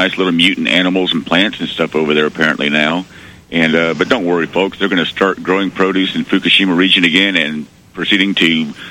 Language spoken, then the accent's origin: English; Arkansas, United States; when I grew up in Arkansas, we had, you know, Nuclear One up there.